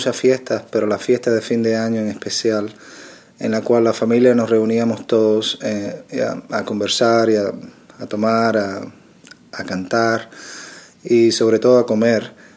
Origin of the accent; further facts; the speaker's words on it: Cuba; born there; yo nací con la revolución en Cuba y mi familia particularmente no era muy devota